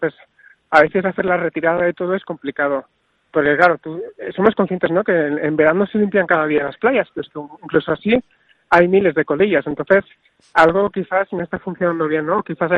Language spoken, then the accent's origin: Spanish; Catalonia, Spain; yo soy del sur de Tarragona